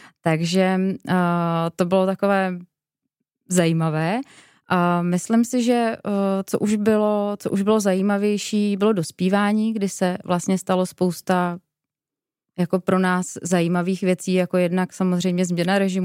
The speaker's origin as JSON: {"language": "Czech", "town": "Liberec", "region": "Liberec Region", "country": "Czechia", "tie": "born or raised there", "lives_now": "Hradec Králové, Czech Republic", "said": "Pocházím z Liberce, kde jsem se narodila, mám tam dlouholeté zázemí a je to pár let zpátky, co jsme se přestěhovali s rodinou do Hradce Králové."}